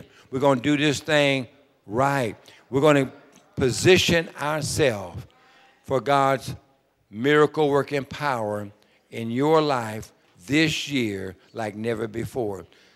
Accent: Sacramento, California, United States; I'm from Sacramento, California.

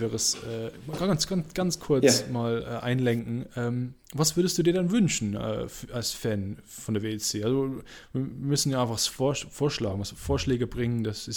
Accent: England, United Kingdom; German is a second language; Das ist für mich ja offensichtlich okay als Engländer

